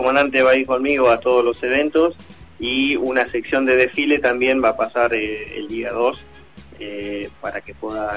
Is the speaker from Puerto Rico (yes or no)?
no; Bahía Blanca, Buenos Aires Province, Argentina; also born or lived in La Plata; soy nacido en La Plata, criado en la parte de Puerto Belgrano, Bahía Blanca.